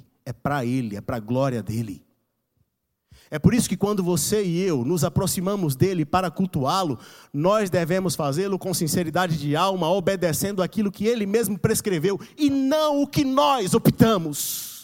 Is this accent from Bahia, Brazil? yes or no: yes; Bahia, Brazil; porque eu vim da Bahia, ia querer que o louvor fosse mais o quê? Axé.